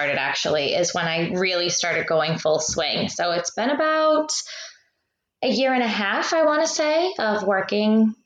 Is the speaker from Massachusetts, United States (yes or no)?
yes; Massachusetts, United States; So I am born and raised in Massachusetts, up in New England.